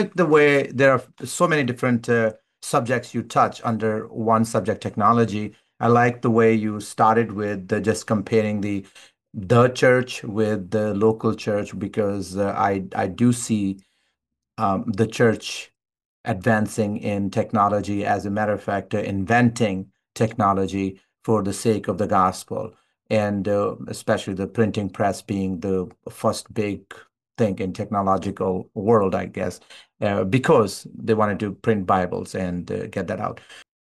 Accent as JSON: {"language": "English", "country": "Pakistan", "tie": "born or raised there", "said": "It was the same thing when I was born and raised in Pakistan."}